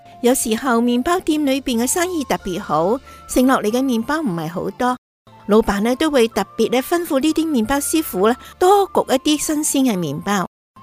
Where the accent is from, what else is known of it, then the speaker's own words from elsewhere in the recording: China; 我们中国人有一句古语话，择善而为之。